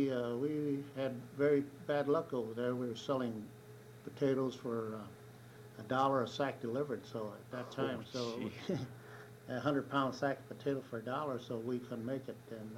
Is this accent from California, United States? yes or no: yes; Los Angeles, California, United States; I was born in Los Angeles, in that part of town now Santa Barbara Avenue and Western. It was a little ranch over there that we farmed in.